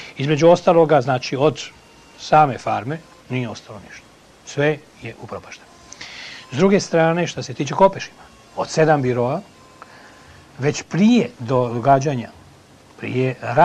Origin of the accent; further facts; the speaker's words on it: Zagreb, City of Zagreb, Croatia; born there; Ja sam rođen u Zagrebu. Imam jugoslovensko državljanstvo. Pasoš mi je izdan u Dubrovniku.